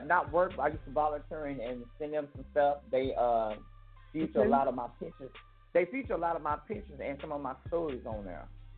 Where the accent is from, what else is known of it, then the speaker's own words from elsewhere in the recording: Fort Worth, Texas, United States; Spanky was actually from Fort Worth, my city, my hometown.